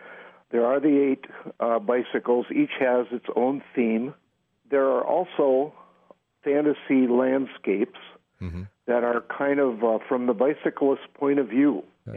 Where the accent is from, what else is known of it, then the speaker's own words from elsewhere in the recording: South Dakota, United States; moved away; I came from South Dakota, where course, it's very flat. Uh-huh. And when I moved to Wisconsin